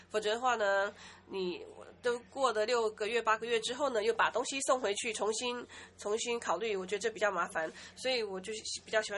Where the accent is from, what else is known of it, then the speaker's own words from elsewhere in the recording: Canada; 因为我是来自加拿大的。